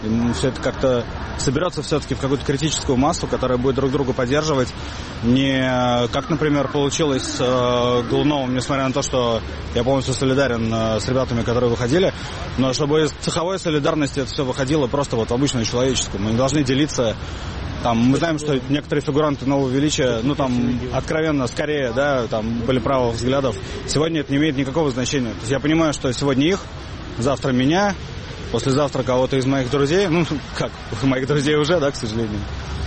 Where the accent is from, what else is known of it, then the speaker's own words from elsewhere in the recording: Moscow, Russia; moved away as an adult; Я родился, вырос в Москве, я считаю Москву своим домом